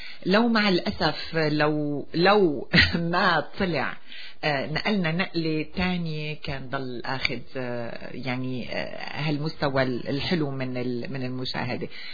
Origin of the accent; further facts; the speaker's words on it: Syria; نحن كسوريين صار اهتمامنا اكثر مركز على الوضع اللي عم يعيشه أهلنا بسوريا.